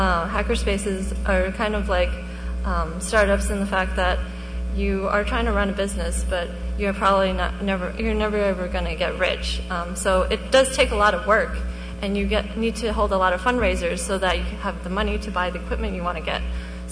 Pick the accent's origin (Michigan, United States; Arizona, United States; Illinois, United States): Arizona, United States; Phoenix; Hi, I'm from Phoenix, Arizona